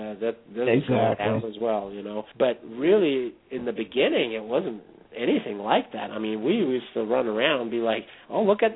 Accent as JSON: {"language": "English", "country": "Germany", "tie": "born or raised there", "second_language": "English", "said": "at the time when we were growing up in Germany, when you were a metalhead, you were like a punk rocker in 1977."}